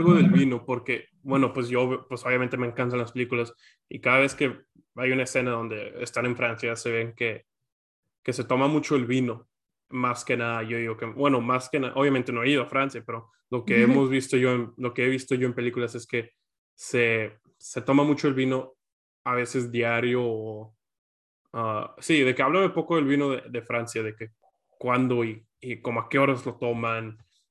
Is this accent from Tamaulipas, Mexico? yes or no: yes; Matamoros, Tamaulipas, Mexico; mexicana de Matamoros.